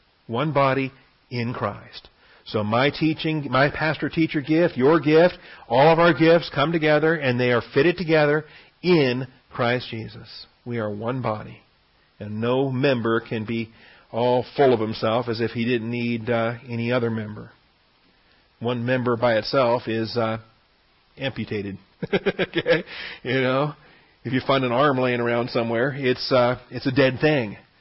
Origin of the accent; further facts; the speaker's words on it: West Coast, United States; Of course, I'm from the West Coast.